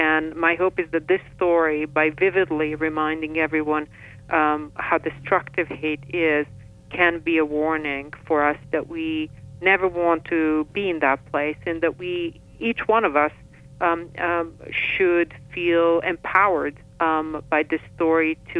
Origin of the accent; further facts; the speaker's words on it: Bihać, Federation of Bosnia and Herzegovina, Bosnia & Herzegovina; my hometown of Bihać early on, just before the war started, before we were besieged with refugees who were escaping persecution in other towns and villages around my city.